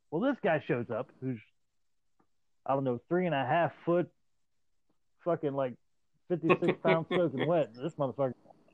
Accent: Canada; All right, so … I'm Canadian.

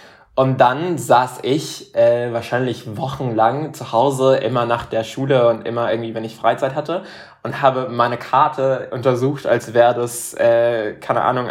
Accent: Panama; first language Spanish; German is a second language; now in Germany; Ich wie gesagt, bin ursprünglich aus Panama und ich bin auch mit der Sprache Spanisch aufgewachsen. Sprich, ich konnte bis 2014 überhaupt kein Deutsch und bin nach Deutschland gezogen, ohne auch Deutsch sprechen zu können.

